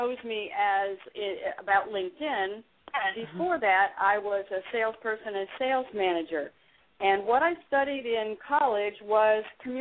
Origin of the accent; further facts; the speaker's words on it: Denver, Colorado, United States; also born or lived in Boulder; I grew up in Colorado, in Denver, and then my family moved to Boulder when I was about to go into the ninth grade.